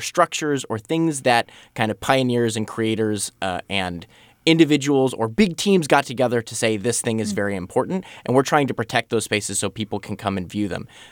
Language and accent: English; Florida, United States; moved away as an adult; now in California, United States; So I am actually not a California native. I moved out here from Florida 5 years ago, right in the middle of COVID